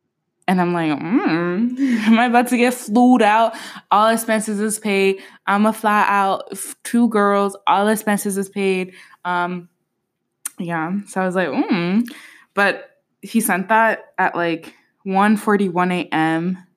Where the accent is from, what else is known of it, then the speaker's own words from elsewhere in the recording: Vienna, Austria; English is a second language; now in New York, United States; I'm from Vienna originally, living in New York now.